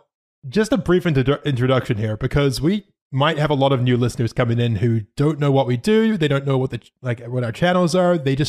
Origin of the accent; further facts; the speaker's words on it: New Zealand; We're from all over the world. I'm from New Zealand.